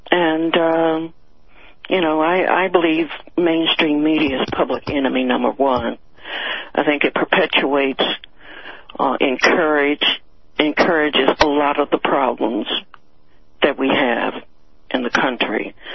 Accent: Beckley, West Virginia, United States; You know, I'm from Beckley, West Virginia. I mean, I'm working poor.

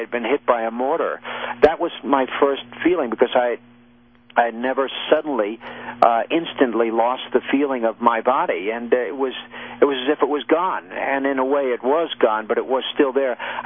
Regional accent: Massapequa, New York, United States; also born or lived in Wisconsin; And I grew up very patriotic on Long Island, in Massapequa, Long Island. I was actually born in the Midwest. I was born in Wisconsin.

